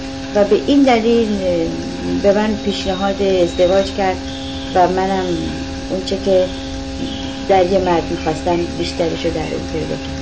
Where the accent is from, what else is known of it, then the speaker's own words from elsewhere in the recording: Iran; در ایران که من در اون محیط بزرگ شدم،